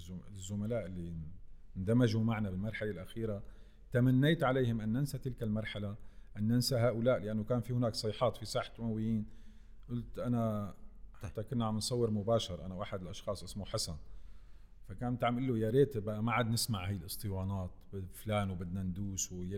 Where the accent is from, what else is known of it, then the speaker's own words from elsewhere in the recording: Syria; يعني أنا في سوريا يهمني أنا كسوري ويهمني أيضا السوريين،